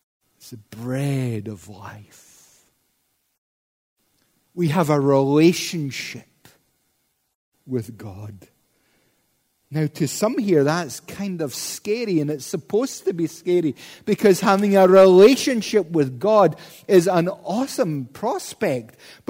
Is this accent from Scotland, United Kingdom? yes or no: yes; Scotland, United Kingdom; Being Scottish, it was 15 quid, so I didn't want to spend £15 on a journey into the heart of Islam.